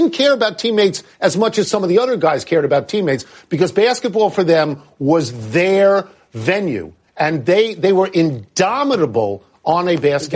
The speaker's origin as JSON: {"language": "English", "region": "New York", "country": "United States", "tie": "born or raised there", "said": "I grew up near New York City, and I have a deep respect for what it means to be a star in a real big city."}